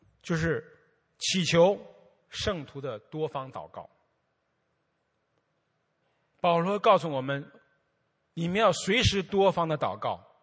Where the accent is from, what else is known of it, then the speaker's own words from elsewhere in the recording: China; 你知道，我们中国人好像当年雅典的知识分子，我们对知识有很多的追求。